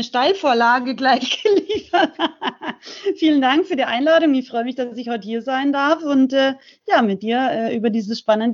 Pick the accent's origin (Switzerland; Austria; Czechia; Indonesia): Austria; Salzburg; now in Unterhaching, Germany